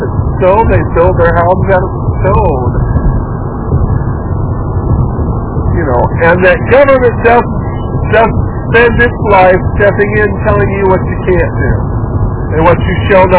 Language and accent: English; United States; I grew up in America, which means I'm loud and I'm somewhat obnoxious